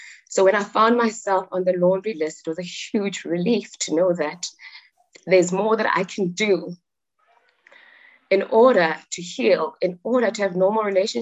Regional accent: Soweto, Gauteng, South Africa; now in Johannesburg, South Africa; I am in Johannesburg, South Africa, born and bred in Soweto. It's a township where people of my skin color were abandoned by society through the apartheid system.

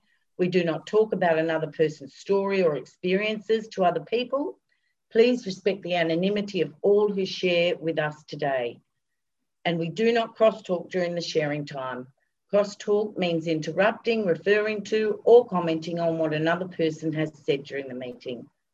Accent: Coffs Harbour, New South Wales, Australia; I'm from Coffs Harbour, New South Wales in Australia. I'm on the East Coast.

